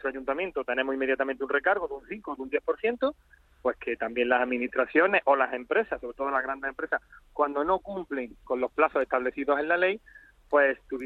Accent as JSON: {"language": "Spanish", "region": "Andalusia", "country": "Spain", "said": "Andalucía, lo recuerdo como andaluz porque me he quedado con el dato"}